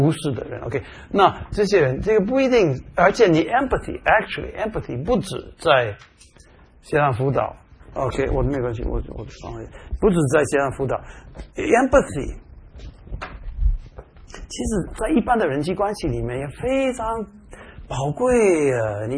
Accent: Taipei, Taiwan; 我们台北的那个台北有一个郊区叫做天母

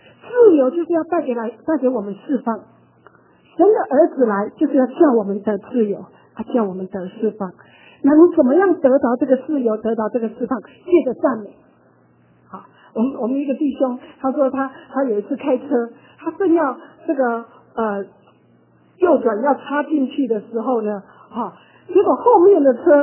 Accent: China; 因为我们中国人的传统那个环境的塑造，使我们就是不会自由的表达爱

